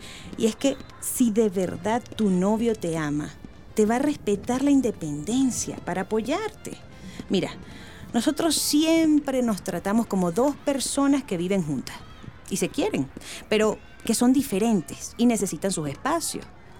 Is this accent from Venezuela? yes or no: yes; Venezuela; moved away; El caso es que nosotros dos salimos de Venezuela